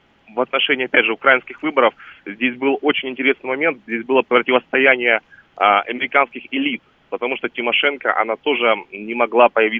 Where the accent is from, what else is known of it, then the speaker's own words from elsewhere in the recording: Krasnodar Krai, Russia; я сам с Кубани, у нас в станицах балакают, не говорят на украинском, но балакают.